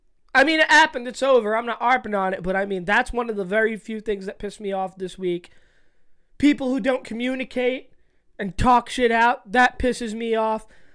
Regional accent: New York City, New York, United States; For listeners that listen outside of the state, we and city, we are from New York City in the Bronx.

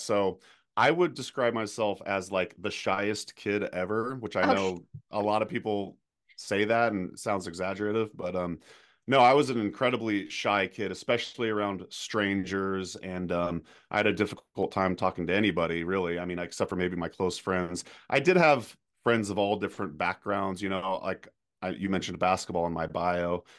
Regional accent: Oregon, United States; now in Wisconsin, United States; Since I moved to the Midwest here in Wisconsin, I'm from Oregon, but I moved to Wisconsin

